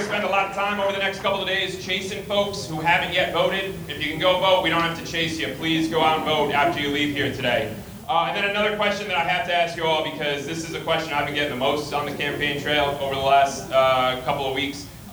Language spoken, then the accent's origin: English; Endicott, New York, United States; I grew up in Endicott, New York.